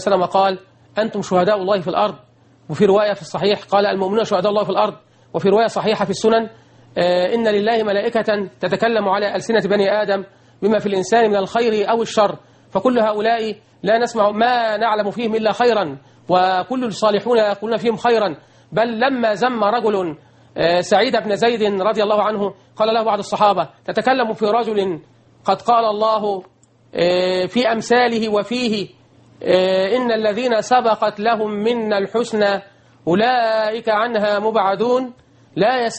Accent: Egypt; كتب الحديث اللي في أوروبا محفوظة، كما عندنا في مصر، كما في الأزهر

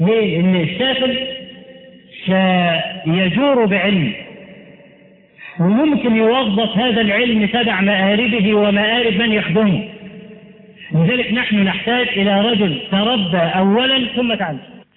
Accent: Egypt

